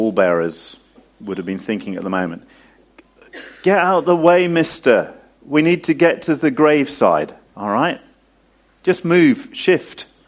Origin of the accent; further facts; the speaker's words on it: United Kingdom; Because we are British, we hide our emotions.